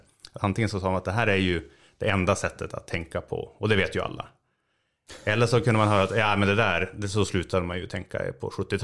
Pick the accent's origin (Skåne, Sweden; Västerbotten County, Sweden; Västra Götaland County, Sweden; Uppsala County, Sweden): Uppsala County, Sweden; Uppsala; moved away as an adult; also born or lived in Edinburgh / Toronto; now in United States; jag är ju uppvuxen i Uppsala men har inte bott där sedan jag tog studenten. Så att jag har pluggat först i grundexamen i Skottland, i Edinburgh. Disputerade jag i Toronto, Kanada. Och de senaste 5-6 åren har jag varit verksam i USA.